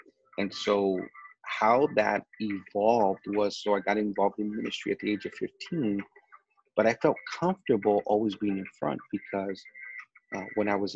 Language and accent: English; Chicago, Illinois, United States; moved away as an adult; now in South Florida, United States; I'm from Chicago, born and raised. I moved here to South Florida in 2003. Man, it's been 18 years. But originally from Chicago, family.